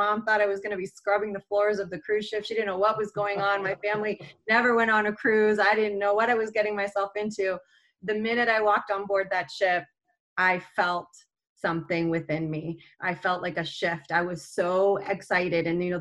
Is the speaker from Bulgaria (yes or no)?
no; Toronto, Ontario, Canada; now in Mooresville, United States; I grew up just outside of Toronto, and how this Canadian girl got travel industry trajectory